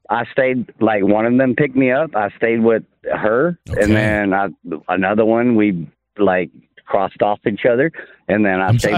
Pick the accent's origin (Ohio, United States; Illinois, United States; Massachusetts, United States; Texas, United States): Texas, United States; I mean, I'm from Texas